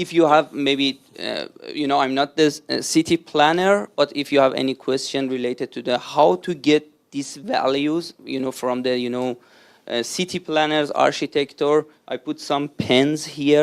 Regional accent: Iran; I'm originally from Iran

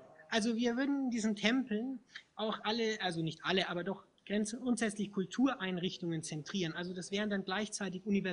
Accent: Bavaria, Germany; wir kommen aus Bayern

